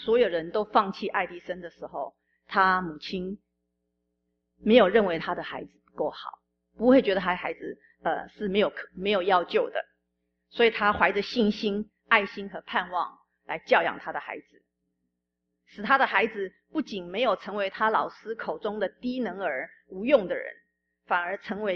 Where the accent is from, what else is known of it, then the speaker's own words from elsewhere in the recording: China; now in United States; 我们的教育，我们中国人的教育就是要靠自己，要努力的。可是你觉不觉得这么多年来我们在美国努力奋斗到最后的结果是